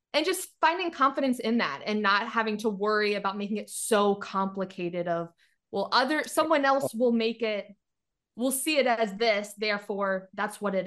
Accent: Timonium, Maryland, United States; I grew up in Timonium. So suburbs right outside of Baltimore.

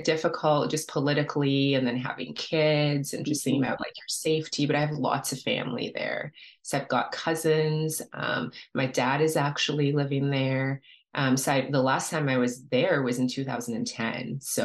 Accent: Canada; also born or lived in Nigeria; So, you know, grew up in the suburbs in Mississauga, but I've been living in Toronto now for a while, like since university days.

